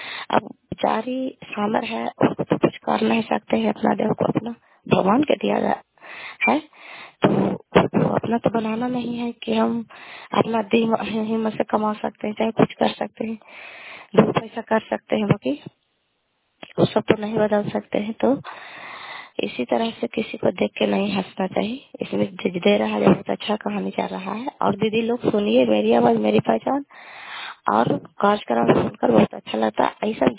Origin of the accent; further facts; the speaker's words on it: Kalyanpur, Bihar, India; घर कल्याणपुर वाली बेलछी पंचायत प्रखंड चाली जिला नालंदा का निवासी हूँ।